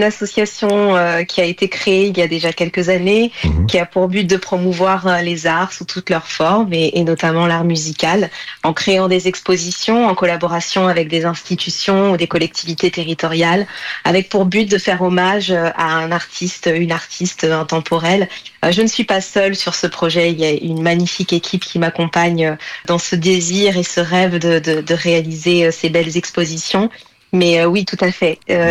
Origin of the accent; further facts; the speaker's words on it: France; je suis... d'origine capverdienne, je suis née en France de parents capverdiens et j'ai grandi évidemment avec cette double culture, à la fois française et capverdienne, mais plus largement lusophone